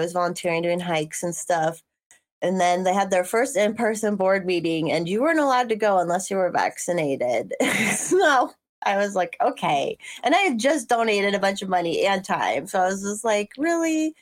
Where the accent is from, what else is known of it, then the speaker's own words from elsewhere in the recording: Larkspur, Colorado, United States; in a town called Larkspur, Colorado, is where I grew up.